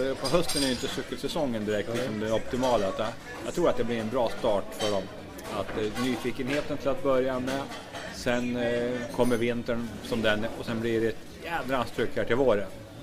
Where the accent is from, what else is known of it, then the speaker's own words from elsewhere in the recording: Örebro County, Sweden; sa jag då, som närking som man är